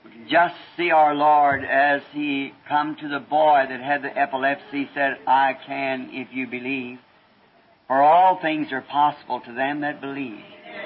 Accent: the South, United States; But I'm just a Southerner and kind of slow, you know

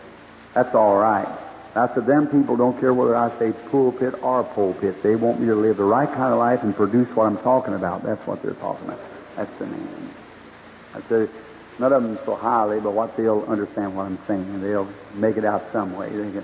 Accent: United States; Farthest away from God that I know of is the United States. I say that with respect as an American.

